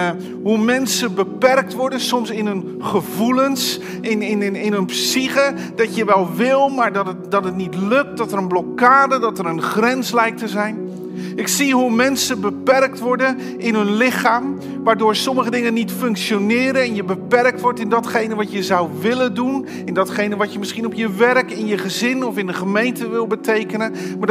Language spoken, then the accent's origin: Dutch; Netherlands; Dat is voor ons een uitdaging als Nederlanders.